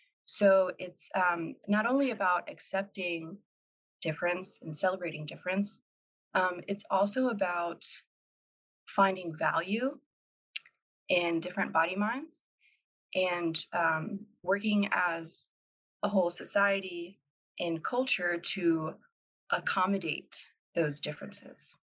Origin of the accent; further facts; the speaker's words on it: Georgia, United States; I'm from Georgia.